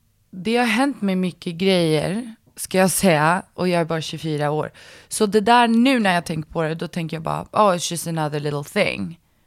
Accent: Marbella, Andalusia, Spain; also born or lived in Sweden / London; Exakt, så jag var född i Sverige. Sen flyttade vi faktiskt till London, som inte så många vet. Och jag var där och gick på dagis, kanske 2 år. Och sen flyttade jag till Marbella och började en skola

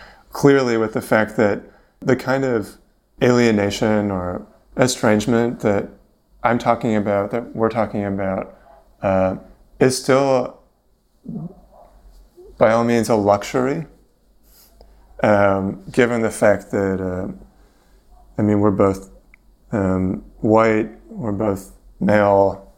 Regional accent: Vancouver, British Columbia, Canada; moved away as an adult; now in London, United Kingdom; I'm from Vancouver, moved to London 7 years ago

